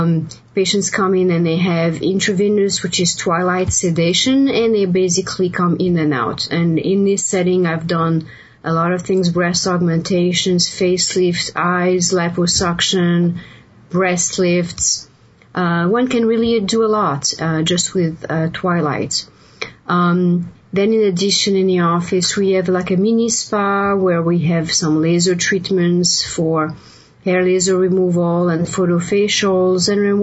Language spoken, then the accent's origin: English; Geneva, Switzerland; moved away as an adult; now in United States; So I grew up in Geneva, Switzerland, where I went to medical school, and then I did my medical graduate training here in general surgery at NYU and plastic surgery at Cornell.